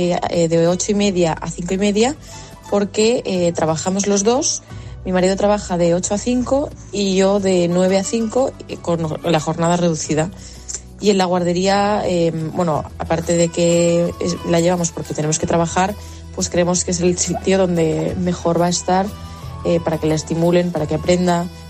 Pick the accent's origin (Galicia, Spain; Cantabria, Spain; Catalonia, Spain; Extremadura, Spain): Catalonia, Spain; Barcelona; now in Madrid, Spain; yo soy de Barcelona y vivimos los dos en Madrid por trabajo